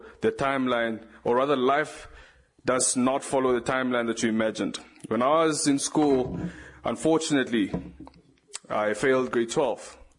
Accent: Okahandja, Otjozondjupa, Namibia; I came from Okahanja, specifically from Fayfran Camp, at a place many know as a dusty, but I think it's quite a humble place that's full of hardworking people

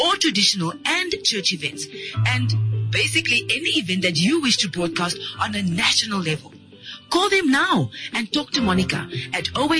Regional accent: Katutura, Khomas, Namibia; Because I grew up in Katatura.

